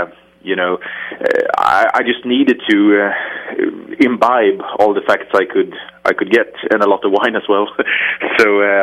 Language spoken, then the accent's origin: English; Stockholm, Stockholm County, Sweden; I'm from Stockholm originally.